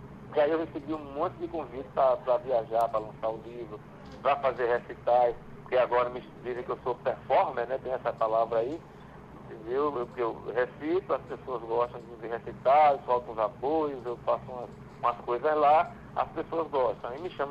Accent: Alagoas, Brazil; Eu, na minha infância, na Alagoas, também fui escoteiro.

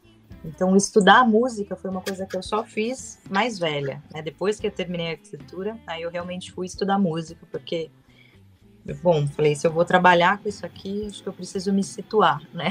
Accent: Bebedouro, São Paulo, Brazil; eu sou natural de Bebedouro, que é uma cidade Bebedouro. Perto de Barretos.

